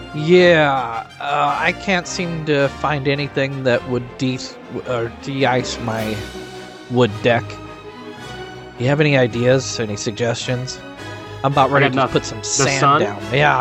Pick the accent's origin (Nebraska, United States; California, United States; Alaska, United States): Nebraska, United States; from Nebraska.